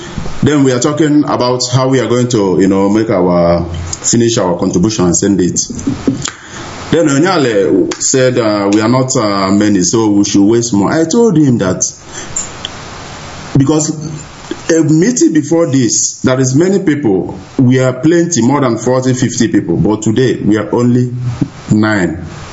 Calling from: Germany; I'm calling from Germany.

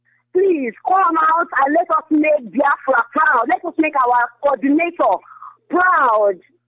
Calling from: Togo; I'm calling from Togo, but I come from Oba.

